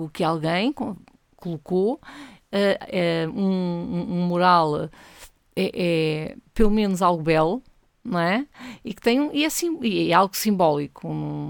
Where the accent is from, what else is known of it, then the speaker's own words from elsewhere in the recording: Coimbra, Portugal; eu sou nascida e criada em Coimbra, portanto, tudo que tem a ver com Coimbra é algo que me está entranhado, não é? Portanto, estudei em Coimbra